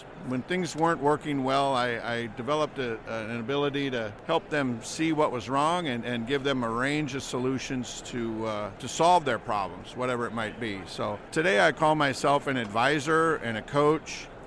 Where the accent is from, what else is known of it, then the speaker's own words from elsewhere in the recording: Minneapolis, Minnesota, United States; I'm from Minneapolis. I've been in franchising literally my whole life. I grew up in a franchisor.